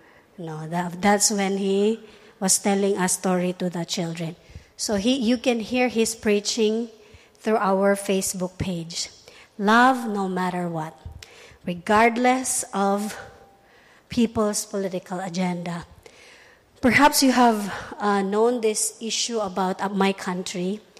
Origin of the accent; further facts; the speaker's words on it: Philippines; English is a second language; As a Filipino, I could not bring myself to tell her that she has to let me go because I also have other requirements.